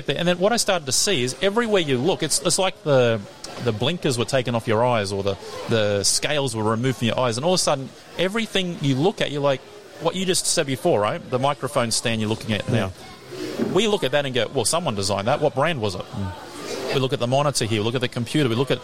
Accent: Australia; So you're sitting here as an Australian in our secularness.

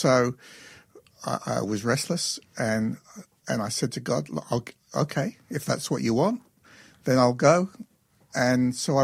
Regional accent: England, United Kingdom; born there; I took into it a lot of baggage from when I was a kid, when I was born in England.

